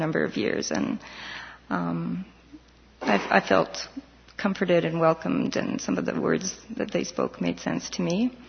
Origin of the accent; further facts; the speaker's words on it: Winnipeg, Manitoba, Canada; I grew up in East Kildonan, not very far from here, and I was baptized in the United Church, Wesley United, which is now Emmanuel United on Kimberley, also not far from here.